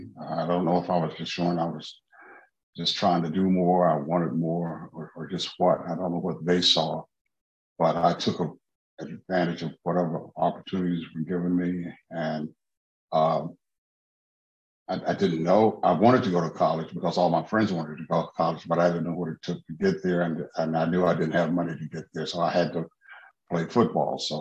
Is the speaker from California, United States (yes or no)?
no; Washington, District of Columbia, United States; Well, I'm from Washington, D.C. And I, when I graduated from high school, Roosevelt High School, I went to college in South Dakota for 2 years on a football scholarship.